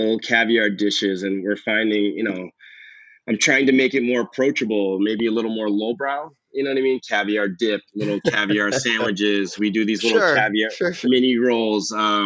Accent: Massachusetts, United States; I grew up on the Cape, you know what I mean? I used to go to, you know, all these fish shacks and, you know, fried clams

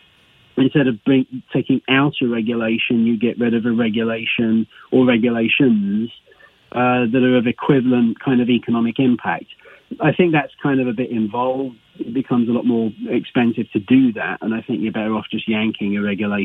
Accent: England, United Kingdom; moved away as an adult; England originally. Mm-hmm. I've been here now 7 years, and I became a citizen last summer.

